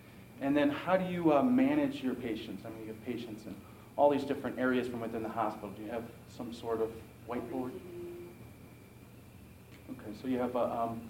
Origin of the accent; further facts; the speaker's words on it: Detroit, Michigan, United States; a little background about me, I come from the Detroit area.